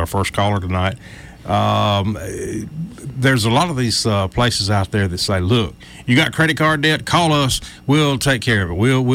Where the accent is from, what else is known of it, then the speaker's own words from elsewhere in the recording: United States; I can say this because I'm from Elmore County.